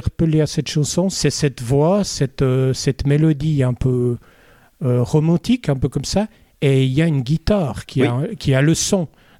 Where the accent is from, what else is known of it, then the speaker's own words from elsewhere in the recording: Vaud, Switzerland; accent: Vaud; Avec mon accent en anglais, pire encore que mon accent vaudois.